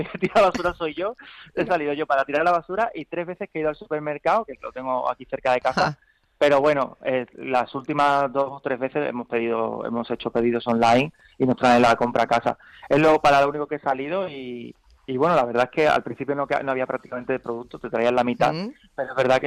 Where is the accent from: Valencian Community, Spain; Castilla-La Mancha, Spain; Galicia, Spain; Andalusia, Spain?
Andalusia, Spain; Seville; now in Madrid, Spain; yo soy sevillano y las torrijas sevillanas de que hacemos allí no son como las que se hacen aquí en Madrid